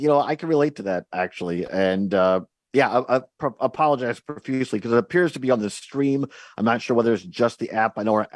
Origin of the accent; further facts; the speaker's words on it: Richland Center, Wisconsin, United States; WRCE AM 1450 and FM 107.7 is where we are at today here in my hometown, Richland Center.